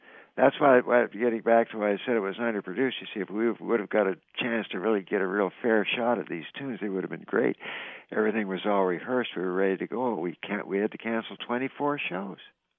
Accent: Orillia, Ontario, Canada; I do a charity show every 3 years in my hometown of Aurelia for various things

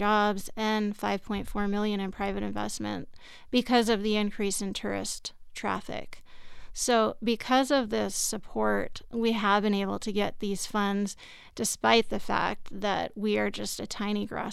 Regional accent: Bisbee, Arizona, United States; born there; ultimately I'm doing this for the residents of Bisbee, and I was born in Bisbee.

